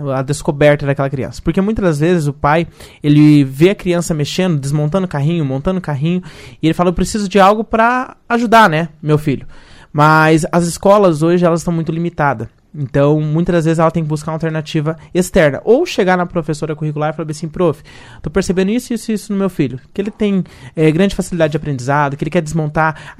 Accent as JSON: {"language": "Portuguese", "town": "Cascavel", "region": "Paraná", "country": "Brazil", "tie": "born or raised there", "said": "Nasci em Cascavel, sou aqui do bairro até mesmo, nasci aqui no bairro, então toda a minha vida..."}